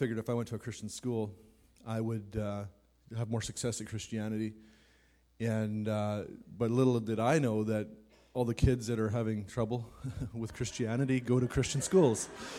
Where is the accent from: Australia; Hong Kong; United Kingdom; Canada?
Canada; Meadow Lake, Saskatchewan; a lot of the guys that I grew up with in Meadow Lake, we were all like that.